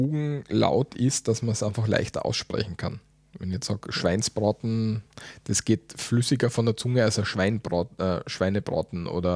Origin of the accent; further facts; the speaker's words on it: Austria; Bei uns in Österreich, der richtige Terminus im Juristischen ist der Schadenersatz.